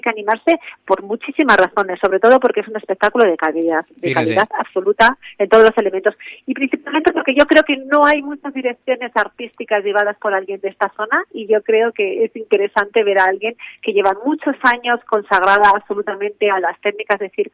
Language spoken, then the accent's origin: Spanish; Aranda de Duero, Castile and León, Spain; tengo mucho orgullo de venir a Burgos, porque yo procedo de Aranda de Duero